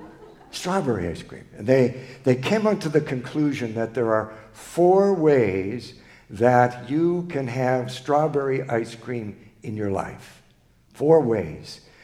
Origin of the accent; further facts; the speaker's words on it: Canada; When growing up in Canada, they played … down the street.